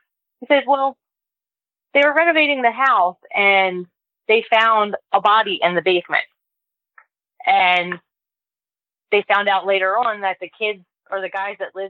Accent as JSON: {"language": "English", "town": "Baltimore", "region": "Maryland", "country": "United States", "tie": "born or raised there", "said": "So I grew up in Baltimore in a row home."}